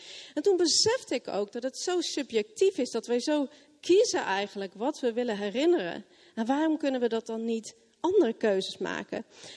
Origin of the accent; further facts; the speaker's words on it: Switzerland; terugkijken naar het dorp waar ik opgegroeid ben in Zwitserland.